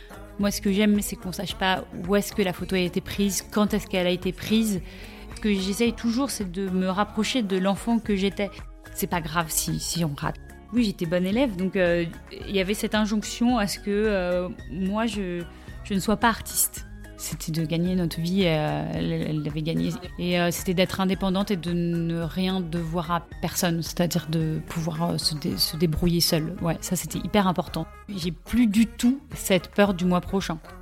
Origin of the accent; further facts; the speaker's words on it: Paris, Île-de-France, France; Je suis née à Paris, même si je me sens en Corse, c'est des racines qui sont très importantes. Et j'ai évolué à Paris